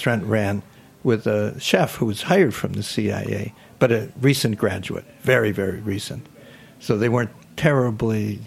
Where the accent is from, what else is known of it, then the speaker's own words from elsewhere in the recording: Milwaukee, Wisconsin, United States; I'm from Milwaukee, Wisconsin, and it was very famous for Schlitz beer.